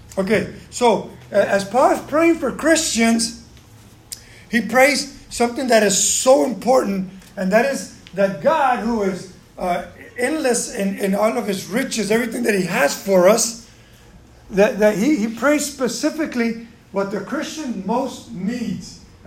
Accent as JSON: {"language": "English", "town": "Houston", "region": "Texas", "country": "United States", "tie": "born or raised there", "said": "So where I grew up, I grew up in Houston"}